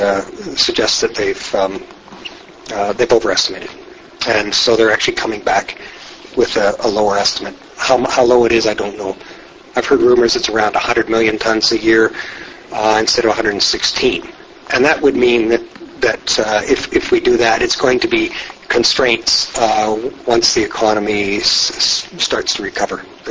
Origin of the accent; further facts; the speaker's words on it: Canada; And I have very same concerns as a Canadian about the nature of those negotiations